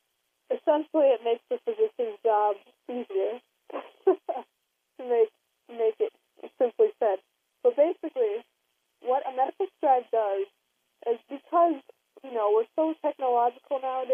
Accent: United States; And I think being Native American myself, I can connect on a deeper level because we're all from the same kind of situation.

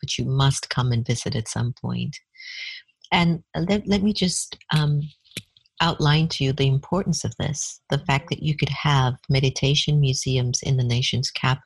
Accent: Miami, Florida, United States; But prior to that, young, growing up in Miami, father is Indian, mother's African-Jamaican. She's Catholic, he's Hindu.

